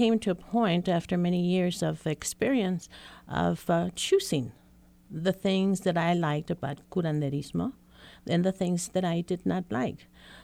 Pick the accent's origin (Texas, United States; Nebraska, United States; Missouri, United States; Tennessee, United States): Texas, United States; El Paso; And so I grew up in El Paso, Texas, in a very poor section of town.